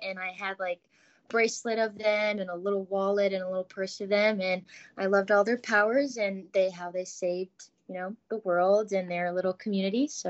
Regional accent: Morton Grove, Illinois, United States; moving from Chicago, Illinois, and well, I'm from Morning Grove, not Chicago, but, you know, moving away from home and not being able to see my family

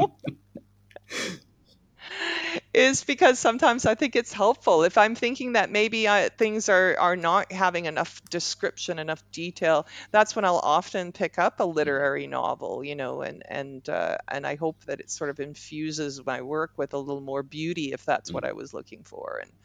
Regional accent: Toronto, Ontario, Canada; that was filmed right here in my hometown, Toronto, Ontario

